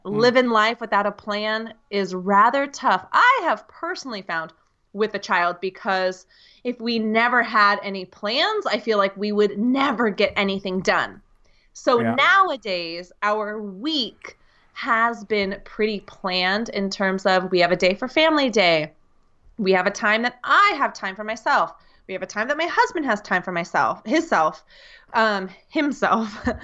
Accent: United States; from the United States.

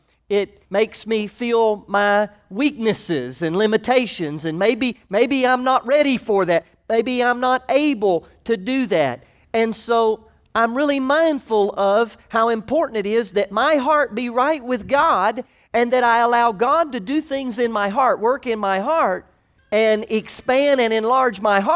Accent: Orla Vista, Florida, United States; also born or lived in Orlando; I was born in Orlando, Florida some years ago, and downtown Orlando was a dirt road when I was born. And it got bigger too fast for my family, and we wound up moving to a suburb of Orlando called Orla Vista.

